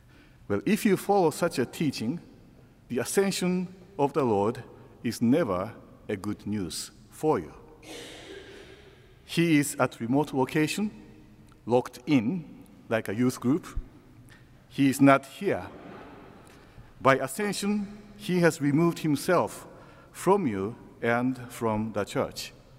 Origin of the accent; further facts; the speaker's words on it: Japan; I am from Japan.